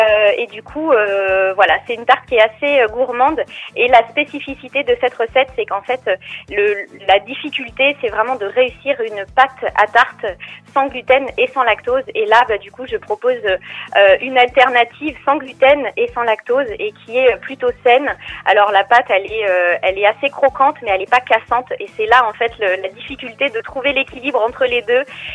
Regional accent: Normandy, France; Oui, tout à fait. Je suis de Normandie.

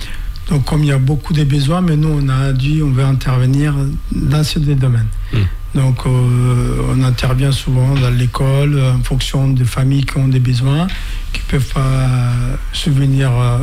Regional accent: Tadjourah Region, Djibouti; Moi, je suis originaire de la région de Tadjoura. Et en même temps, j'étais un élu local. Je faisais partie du conseil régional de Tadjoura.

